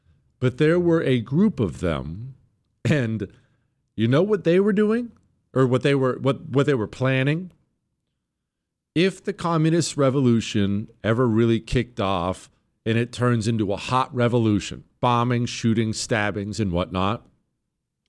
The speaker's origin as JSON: {"language": "English", "region": "Montana", "country": "United States", "tie": "born or raised there", "said": "So, you know, I grew up in Montana. Well, I moved to Montana when I was 10. I grew up in Montana."}